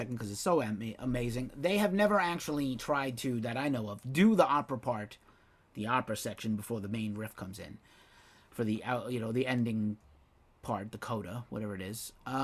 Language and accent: English; United States; Like, I don't need this, but like for me as American